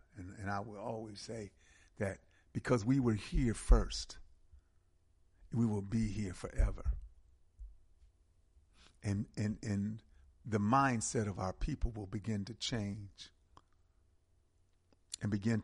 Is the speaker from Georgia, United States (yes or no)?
yes; Georgia, United States; Our home here is in Georgia. I'm from Georgia.